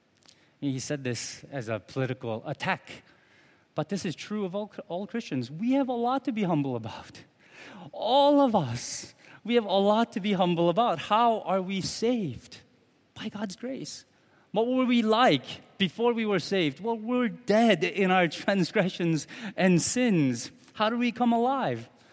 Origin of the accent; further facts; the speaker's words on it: South Korea; And so many times as I was growing up in Korea, my parents told me, "